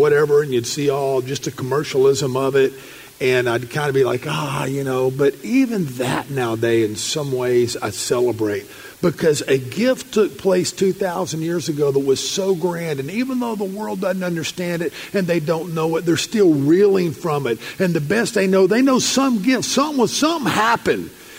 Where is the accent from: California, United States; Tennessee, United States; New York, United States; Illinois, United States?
Tennessee, United States; Nashville; I grew up in Nashville, and it just kind of ran along it